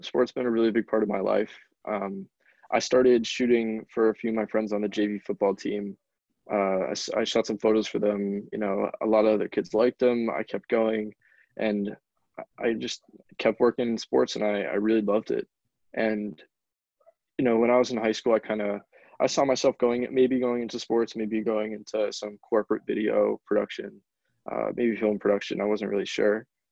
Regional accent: Franklin, Massachusetts, United States; I'm from Franklin, Massachusetts. I'm going to be a rising sophomore at Ithaca College.

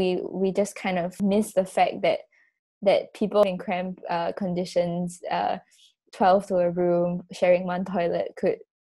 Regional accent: Singapore; for you and me, definitely growing up in Singapore, I mean, we follow so many rules.

